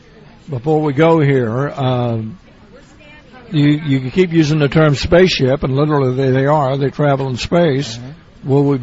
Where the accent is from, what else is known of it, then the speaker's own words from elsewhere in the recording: Oklahoma, United States; I'm from Oklahoma, so I can use the term.